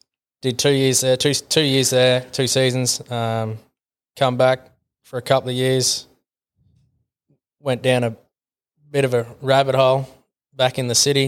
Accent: Victoria, Australia; now in Charters Towers, Australia; Born and bred in Victoria originally. Now reside in Charters Towers

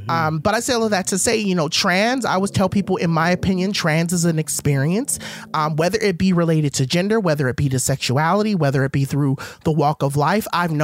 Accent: Compton, California, United States; people oftentimes think that I'm soft, but I'm like, girl, I was raised in Compton.

